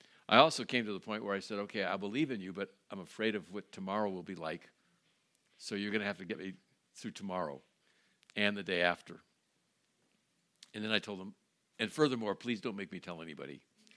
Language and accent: English; California, United States; I am from California. I'm delighted to be with you. I grew up in Judaism in Northern California.